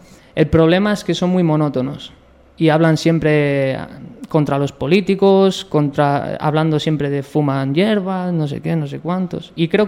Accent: Santa Engracia del Jubera, La Rioja, Spain; Ah, de Santa Engracia del Jubera, hombre.

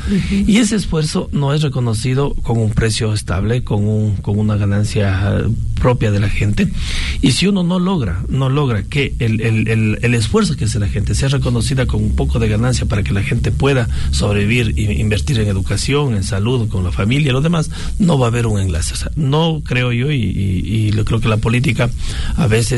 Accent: Mejía, Pichincha, Ecuador; Con nuestra lista tenemos en Mejía, yo soy de Mejía

